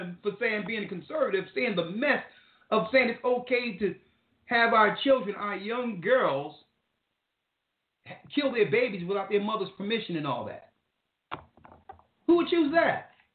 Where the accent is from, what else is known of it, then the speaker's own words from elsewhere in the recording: Philadelphia, Pennsylvania, United States; since I was a baby growing up in North Philadelphia, I don't know a time where there was a Republican in charge of the black community.